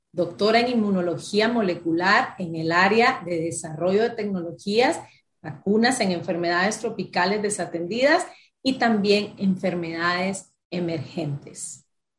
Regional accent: Honduras; Y bueno, eso, doctora, como hondureños, olvídese, nos sentimos contentos.

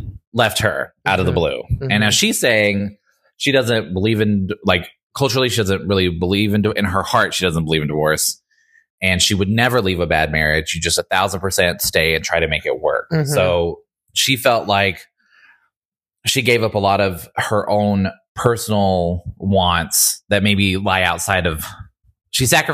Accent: Florida, United States; I grew up in Florida, so my experience with ice is limited. I've lived in a cold climate for like maybe like 3 or 4 years total.

